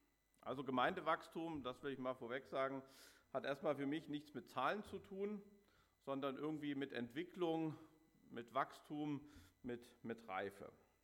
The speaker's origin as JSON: {"language": "German", "region": "Saxony", "country": "Germany", "said": "da waren wir in dem Ort, das ist da, wo ich herkomme, oder die Region"}